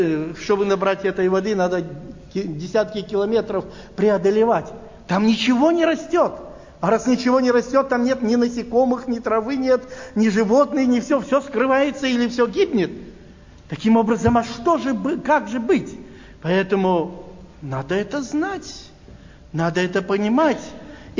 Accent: Moscow, Russia; мы, москвичи, испытали это

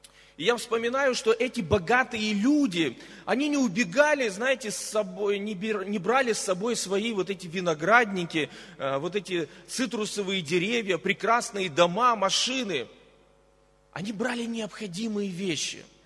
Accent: Sochi, Krasnodar Krai, Russia; В Гаграх, в отличие от нашего Сочи, где только павлины ходят по парку

